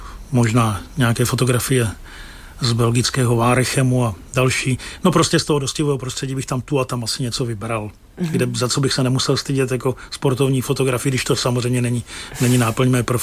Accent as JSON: {"language": "Czech", "town": "Pardubice", "region": "Pardubice Region", "country": "Czechia", "tie": "born or raised there", "said": "jsem rodák z Pardubic, z města, které má koně ve znaku, půl koně bílého v červeném poli"}